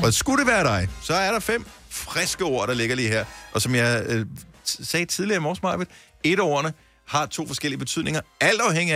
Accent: Esbjerg, Region of Southern Denmark, Denmark; born there; also born or lived in Bramming; Jeg er født i Esbjerg, jeg har boet i Bramming, som ligger lige rundt om hjørnet for Varde.

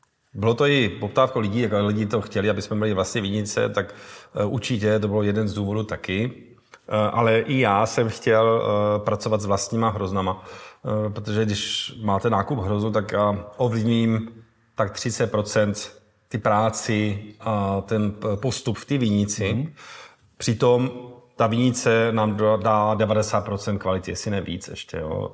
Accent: South Moravian Region, Czechia; accent: Velké Pavlovice dialect; Takže to mám tady ten dialekt, akoby nemám ten znojimský, ale tady ten velkopavlovický

